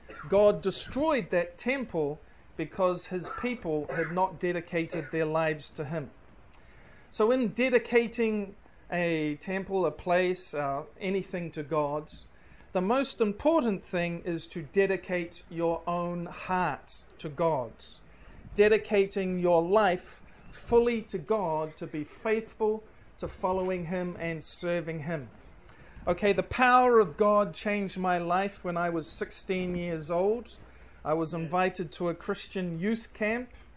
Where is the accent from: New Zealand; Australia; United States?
New Zealand; now in Fiji; I come from New Zealand. I've been in Fiji for about a little bit over two months now.